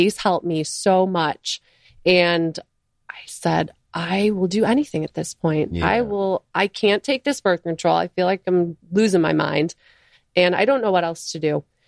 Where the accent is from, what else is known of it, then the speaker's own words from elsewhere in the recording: Buffalo, New York, United States; And I'm from Buffalo, New York, so it is cold there.